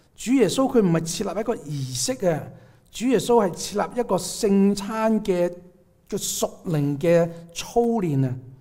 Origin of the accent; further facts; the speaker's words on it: China; 我们中国人有清明节